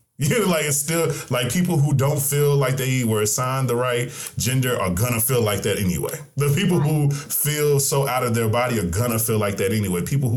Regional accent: Tennessee, United States; because I grew up in Tennessee

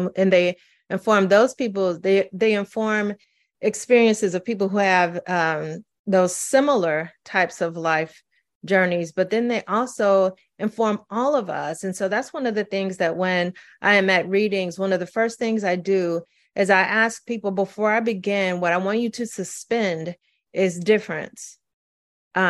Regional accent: St. Louis, Missouri, United States; also born or lived in Mississippi; because I was growing up in St. Louis and we would go back every summer. And I was the child in my family who was born in Mississippi.

